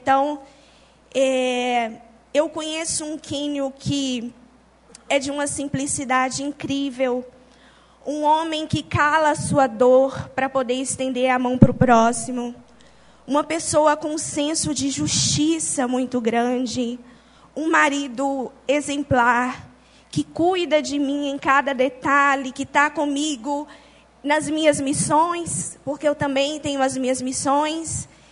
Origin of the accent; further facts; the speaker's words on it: Montes Claros, Minas Gerais, Brazil; em Montes Claros, no norte de Minas, porque somos mineiros, né? Baianos de todo o coração.